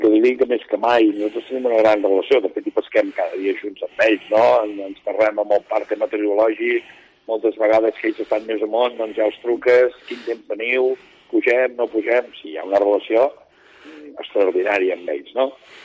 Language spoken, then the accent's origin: Catalan; Roses, Catalonia, Spain; En els llocs costaners, com ara el meu poble, Roses, o com podria ser Palamós